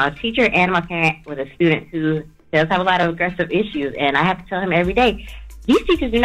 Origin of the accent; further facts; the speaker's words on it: North Carolina, United States; I'm from North Carolina.